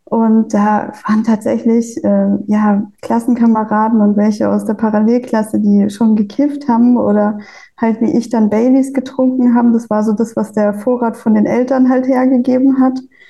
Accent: Bavaria, Germany; ich komme ursprünglich aus Bayern, da hat es einfach so dazugehört, dass man Bier trinkt.

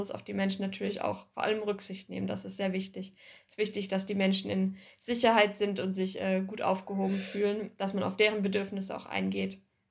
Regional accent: Baden-Württemberg, Germany; bei uns im Dorf, also dort, wo ich herkomme, in der Nähe von Heilbronn.

